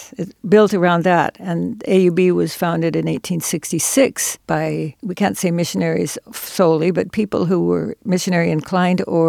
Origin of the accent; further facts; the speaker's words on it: Santa Monica, California, United States; Indeed, my life does encompass this area because I was born in Santa Monica, went to all the public schools